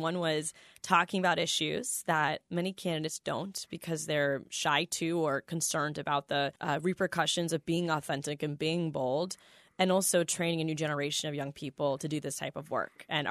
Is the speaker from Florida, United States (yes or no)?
yes; Orlando, Florida, United States; Orlando is my hometown.